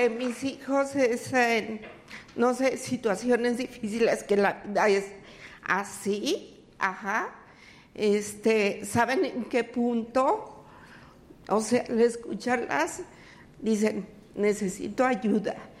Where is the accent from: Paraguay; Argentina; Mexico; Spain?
Mexico; Mexico City; Soy de Ciudad de México. Tengo 64 años.